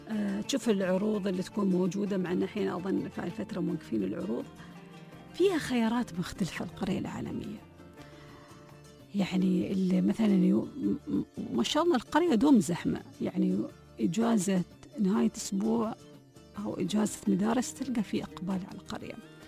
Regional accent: Dubai, United Arab Emirates

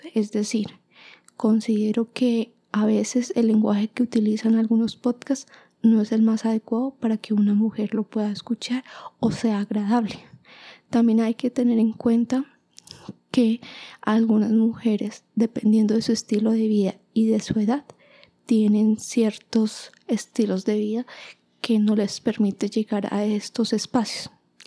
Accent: Bogotá, Colombia; Soy de Bogotá, Colombia … Soy una oyente de podcast colombianos y algunos de habla hispana a nivel Latinoamérica.

